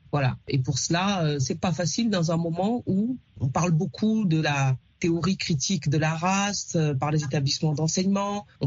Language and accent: French; Dakar, Senegal; je suis né au Sénégal, j'ai grandi à Dakar, en face de l'île de Gorée